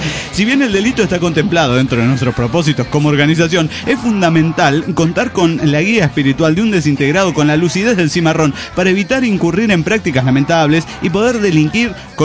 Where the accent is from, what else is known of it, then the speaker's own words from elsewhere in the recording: Buenos Aires, Argentina; de Buenos Aires, Argentina.